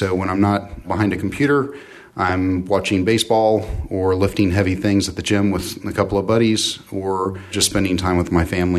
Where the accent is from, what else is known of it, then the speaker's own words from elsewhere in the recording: Woodbridge, Virginia, United States; For those of you in the D.C. area, I grew up in Woodbridge, went to Woodbridge Senior High School, graduated, went to James Madison University. I did spend about a year at the Northern Virginia Community College and then went to James Madison University.